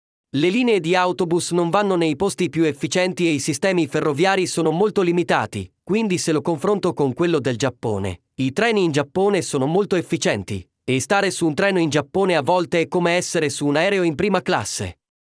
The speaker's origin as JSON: {"language": "Italian", "town": "Vancouver", "region": "British Columbia", "country": "Canada", "second_language": "Italian", "said": "Vengo da Vancouver, Canada, e il trasporto pubblico non è molto buono"}